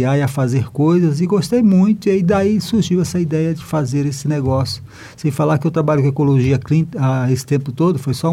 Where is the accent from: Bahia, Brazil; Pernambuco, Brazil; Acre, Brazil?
Acre, Brazil; Tarauacá; now in Maranhão, Brazil; eu sou natural do Acre, lá de Tarauacá. Nasci na beira do rio Jaú e na fronteira com o Peru. Vim para o Maranhão e aqui me instalei e fiquei por 30 anos distante da minha mata